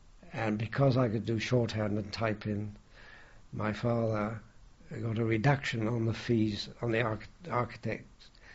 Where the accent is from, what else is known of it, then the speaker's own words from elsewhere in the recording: Swansea, Wales, United Kingdom; born there; I was born in Swansea.